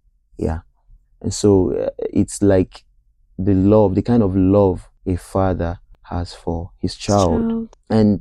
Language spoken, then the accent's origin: English; Nigeria; I'm from Nigeria and I'm an engineering student.